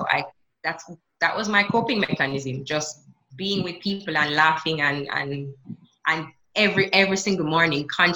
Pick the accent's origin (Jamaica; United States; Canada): Jamaica; growing up in Jamaica